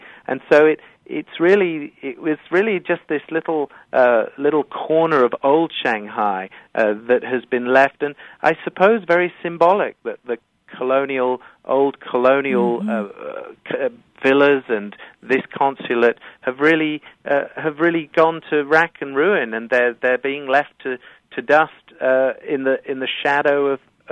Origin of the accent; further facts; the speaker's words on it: England, United Kingdom; oh, go on, I'm English.